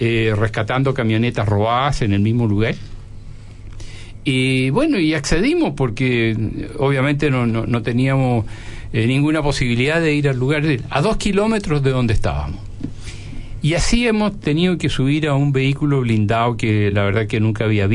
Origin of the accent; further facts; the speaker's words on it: Chile; Pero ¿hasta dónde hemos permitido como chileno que llegue este tipo de vida?